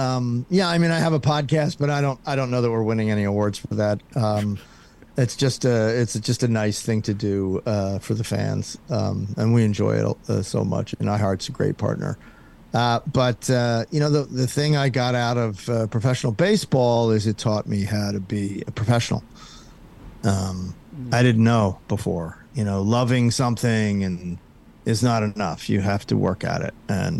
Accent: Haddonfield, New Jersey, United States; before my parents moved everybody over to South Jersey. So I grew up in Haddonfield

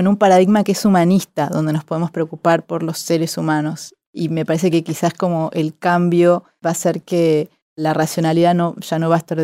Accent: Argentina; nosotros, porque somos argentinos y de alguna manera casi superiores literariamente

